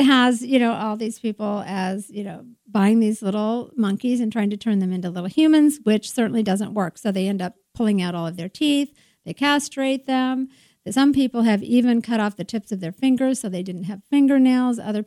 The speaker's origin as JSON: {"language": "English", "town": "Las Vegas", "region": "Nevada", "country": "United States", "said": "Yes, I'm actually from Las Vegas in the desert"}